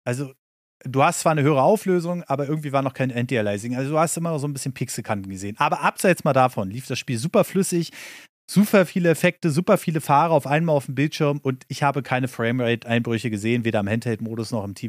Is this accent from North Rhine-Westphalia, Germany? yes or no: no; Berlin, Germany; es war halt in meiner Heimatstadt in Berlin.